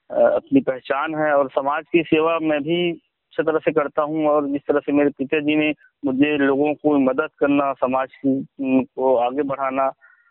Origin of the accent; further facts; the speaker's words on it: Chhattisgarh, India; मेरा गांव ऐसे जिला मुख्यालय राजनांदगांव से 16 किलोमीटर और दुर्ग जिला मुख्यालय से 22 किलोमीटर के बीचों बीच है